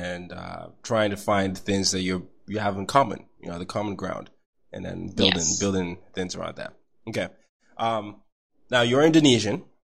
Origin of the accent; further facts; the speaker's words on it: Nigeria; whenever I come out or I tell people I'm Nigerian